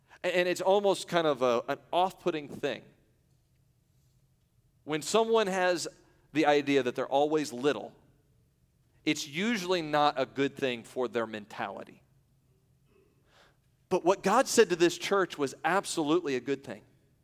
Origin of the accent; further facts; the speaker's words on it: Indiana, United States; hey, listen, I'm a pastor from Indiana. I said